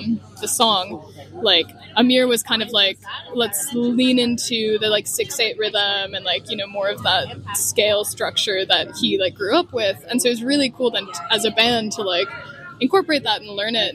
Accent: United States; I'm from the States.

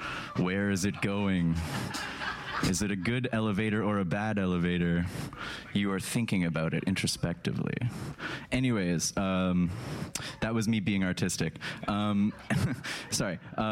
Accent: Kingston, Ontario, Canada; I grew up in Skeleton Park

